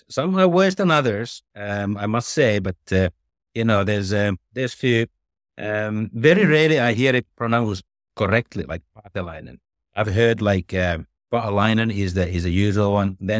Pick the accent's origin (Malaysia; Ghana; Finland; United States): Finland; born or raised there